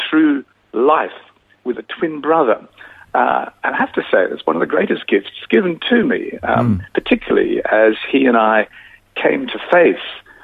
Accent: Adelaide, South Australia, Australia; born there; Yes, I was born in Adelaide. I was one of twin boys.

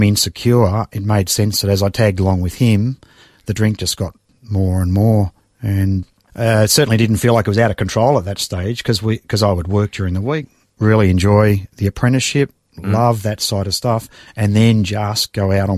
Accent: Mulgrave, Victoria, Australia; Spent the first 15 years in Mulgrave.

